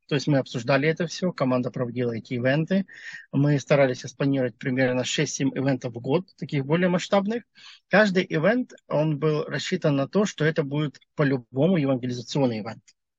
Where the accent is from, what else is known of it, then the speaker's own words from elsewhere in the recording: Mariupol, Donetsk Oblast, Ukraine; Я из Мариуполя